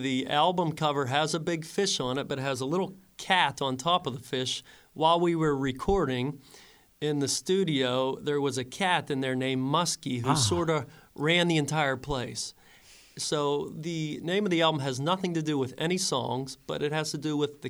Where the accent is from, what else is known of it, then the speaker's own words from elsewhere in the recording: Pennsylvania, United States; Last year, we're from the Fort City, Katanning area